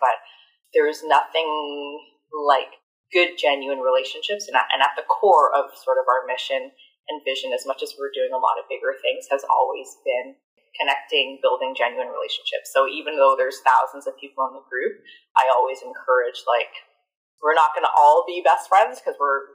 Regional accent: Ontario, Canada; as like a Black person growing up in Durham Region in the 80s and 90s, being the only Black person often in my class, one of few in my school

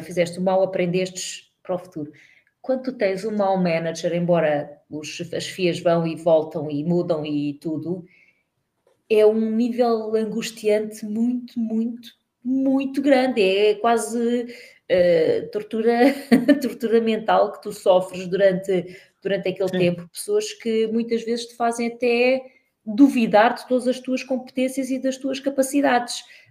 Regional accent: Lisbon, Portugal; eu sou portuguesa, eu nasci na Alfredo da Costa. Agora já aprendi que não é São Sebastião da Pedreira, é Avenidas Novas, que é mais chique.

